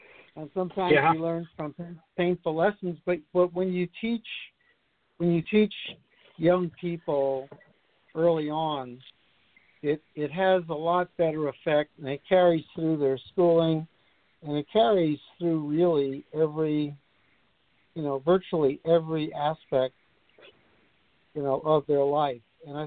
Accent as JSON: {"language": "English", "town": "Brooklyn", "region": "New York", "country": "United States", "tie": "born or raised there", "said": "growing up in Brooklyn, New York, at the time I did, you know, when I needed money, I used to go to Lincoln Terrace Park with a wagon"}